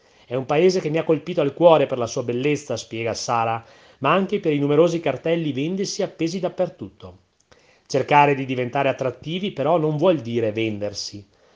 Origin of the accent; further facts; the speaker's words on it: Adria, Veneto, Italy; Io vengo da Adria, in provincia di Rovigo, ma a Gosaldo ho trascorso mesi interi.